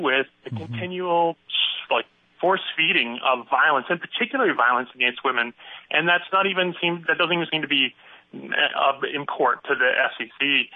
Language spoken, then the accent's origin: English; Canada; now in United States; I'm from Canada. I live in the U.S. And growing up in Canada